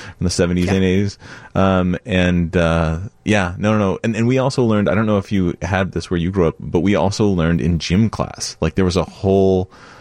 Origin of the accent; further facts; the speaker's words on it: Montana, United States; I grew up in Montana, so there's a lot of country that I know a ton about